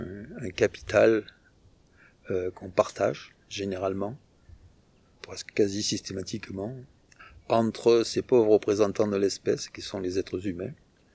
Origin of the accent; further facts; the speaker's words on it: Provence-Alpes-Côte d'Azur, France; born there; j'ai 66 ans et je suis venu m'installer en Ariège. Je suis né dans le Var.